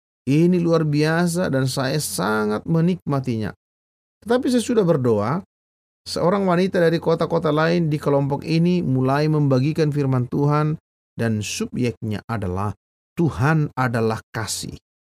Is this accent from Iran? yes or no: yes; Iran; Saya dilahirkan di Iran tahun 1975.